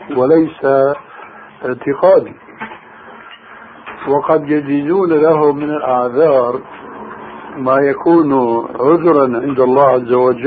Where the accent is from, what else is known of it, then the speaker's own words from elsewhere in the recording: Syria; عندنا في سوريا